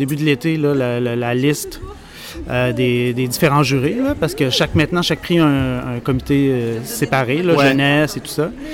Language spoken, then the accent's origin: French; Quebec, Canada; ça donne aussi une visibilité médiatique chez nous au Québec